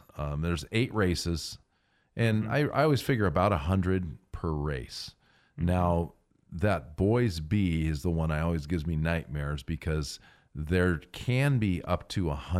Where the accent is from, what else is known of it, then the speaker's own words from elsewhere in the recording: Gardner, Montana, United States; You know, you've got like some place like I grew up in Gardner, Montana.